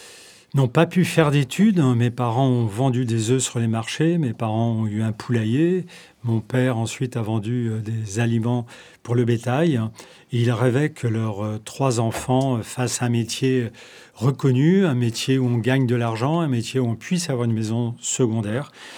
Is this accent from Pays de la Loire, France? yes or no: yes; Nantes, Pays de la Loire, France; Je suis nantais.